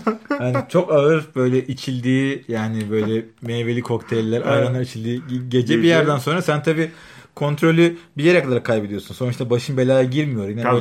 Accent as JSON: {"language": "Turkish", "town": "Yarımca", "region": "Kocaeli", "country": "Turkey", "tie": "born or raised there", "said": "biz tabii de küçük yerde büyüdük. Yani ben yarımca sahile indiğimde benim başıma bir şey gelme ihtimali çok zayıftı. Çünkü küçük yerde herkes birbirini tanıyor ya."}